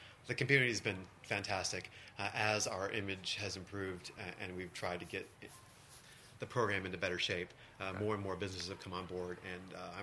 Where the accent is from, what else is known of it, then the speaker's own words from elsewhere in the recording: St. Louis, Missouri, United States; I'm from San Luis and went to Blues games as a kid